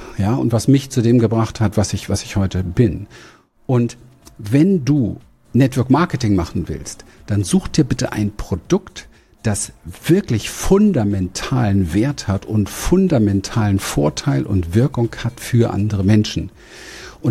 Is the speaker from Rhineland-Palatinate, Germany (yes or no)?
no; Berlin, Germany; ich bin so ein Ghetto-Kind, ich komme aus Berlin, aus dem Ghetto